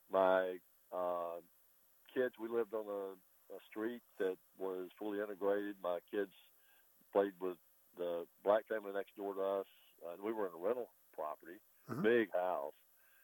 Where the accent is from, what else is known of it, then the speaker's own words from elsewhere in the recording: Lincoln, Alabama, United States; I grew up in Lincoln, Alabama around black kids, but they went to their school and we went to our school.